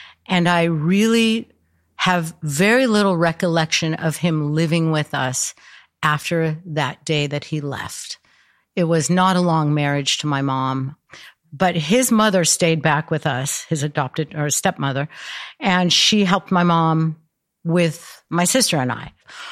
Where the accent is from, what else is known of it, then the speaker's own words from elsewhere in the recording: Mount Clemens, Michigan, United States; born there; now in Laguna Beach, United States; originally I was born on an Air Force base in Mount Clemens, Michigan. I think I spent the first maybe year of my life there